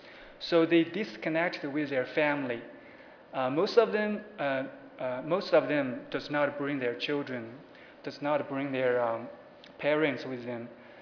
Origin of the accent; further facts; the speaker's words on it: China; because I come from China. I feel there are so many differences between this country and China, just so many differences.